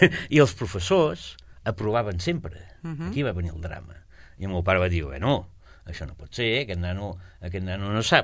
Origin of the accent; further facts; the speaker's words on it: Sabadell, Catalonia, Spain; born there; Jo vaig néixer a Sabadell, a la Mutua dels Amos.